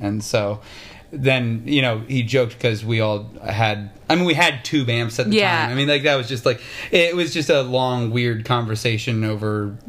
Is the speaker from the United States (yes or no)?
yes; Nashville, Tennessee, United States; born there; My dad, I was born in Nashville, Tennessee, and so...